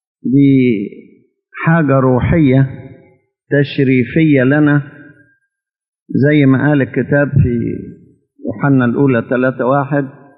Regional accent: Upper Egypt, Egypt; لزمن قريب عندنا في الصعيد كنا بالشكل دي

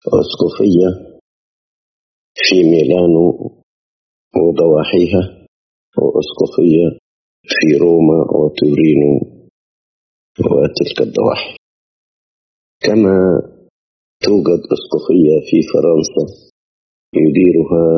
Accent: Egypt; أصبح عندنا في مصر 7 كليات لاهوتية

